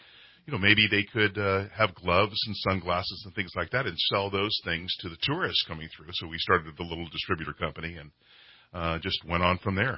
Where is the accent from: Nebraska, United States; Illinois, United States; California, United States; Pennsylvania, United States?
California, United States; Redwood City; No, I'm actually from Redwood City. Born and raised in the Bay Area, was born in the Palo Alto Hospital, went to St. Joseph's Grammar School, went to Woodside High School